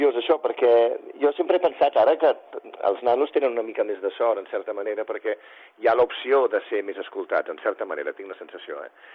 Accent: Barcelona, Catalonia, Spain; Jo creuava el barri, anava a Sant Andreu, jo soc de Gràcia, anava fins a Sant Andreu a fer teatre.

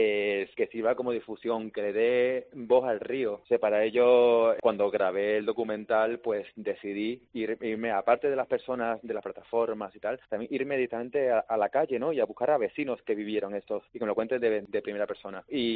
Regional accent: Huelva, Andalusia, Spain; moved away as an adult; yo soy de lejos, yo soy de Huelva, ¿no? Pero yo vine a estudiar a Aranjuez y a partir de ahí empecé también a conocer Toledo

